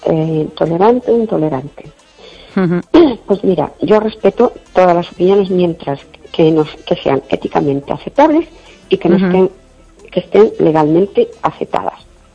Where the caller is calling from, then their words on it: Perlío, Galicia, Spain; de Perlío. ¿Qué tal?